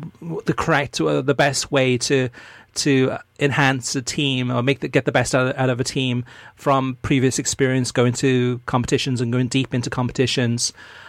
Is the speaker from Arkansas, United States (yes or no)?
yes; Arkansas, United States; how are states like my home state of Arkansas supposed to compete with this US soccer system.